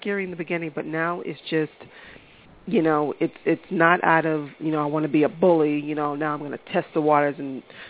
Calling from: Massachusetts, United States; I'm calling from Massachusetts.

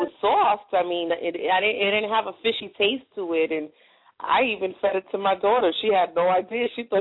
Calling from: Orlando, Florida, United States; I am calling from Orlando, Florida.

